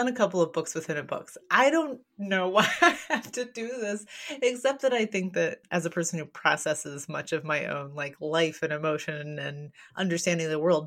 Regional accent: Kentucky, United States; because I'm from Western Kentucky.

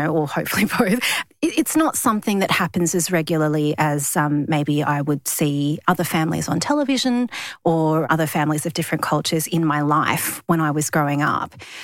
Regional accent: New South Wales, Australia; I grew up in the Sutherland Shire in the 80s. And so for people that don't know what the Sutherland Shire is, it's a beautiful, beachy, gorgeous sort of part of New South Wales.

